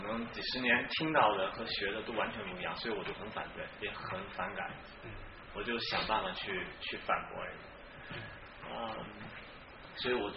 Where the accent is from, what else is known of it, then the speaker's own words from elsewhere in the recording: China; 像我从大陆过来的，完了我又自己学理工的